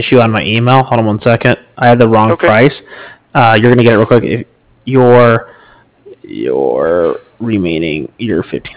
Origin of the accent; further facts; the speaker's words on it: Los Angeles, California, United States; I'm from L.A.